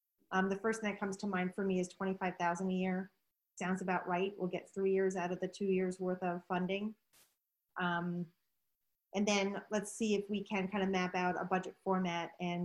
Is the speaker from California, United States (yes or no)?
no; New York, United States; now in Chicago, United States; because I'm from New York, right? I forgot what fall foliage really looks like.